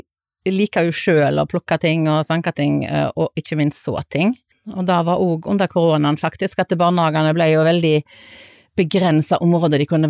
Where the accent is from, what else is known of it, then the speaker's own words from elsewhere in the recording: Bømlo, Vestland, Norway; vi var 5 gutter og 3 jenter som vokste opp sånn vegg i vegg, og så var det masse andre unger der på Gåsland som jeg kom ifra.